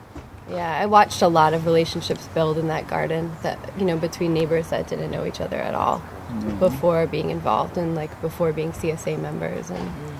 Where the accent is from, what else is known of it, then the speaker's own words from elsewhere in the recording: Connecticut, United States; also born or lived in New York; I am from Connecticut originally. And I was living in New York for about 8 years doing urban farming, urban gardening.